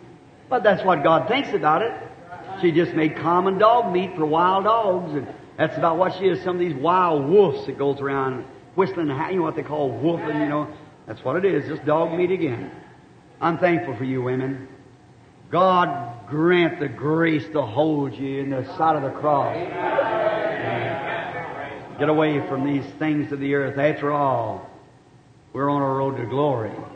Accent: the South, United States; You know, a long time ago down here in the South, they used to make slaves out of them. I'm a Southerner.

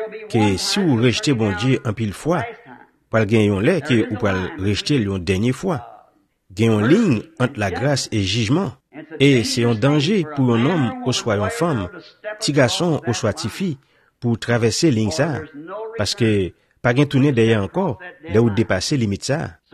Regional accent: United States; en tant qu'Américain, pour choisir n'importe quelle église qu'on voulait venir maintenant

